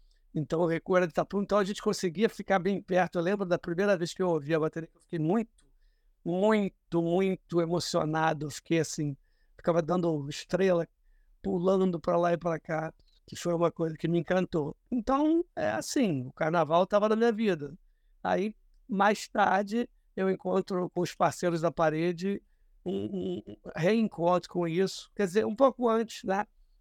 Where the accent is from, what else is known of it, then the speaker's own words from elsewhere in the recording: Rio de Janeiro, Brazil; Na infância mesmo, na história do bairro sul da cidade de Tijuca, a rua onde eu nasci tinha muita, muita música.